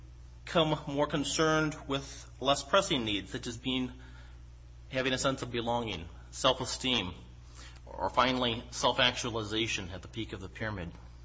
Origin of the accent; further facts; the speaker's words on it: Michigan, United States; also born or lived in West Coast; I was raised in Michigan, and it's my opinion that people in Michigan speak pure English and don't have any accents.